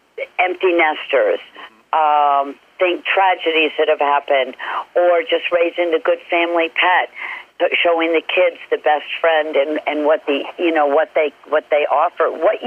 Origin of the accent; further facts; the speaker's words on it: East Coast, United States; I'm from the East Coast. I've been through Oklahoma, Texas, used to do a lot of charity events.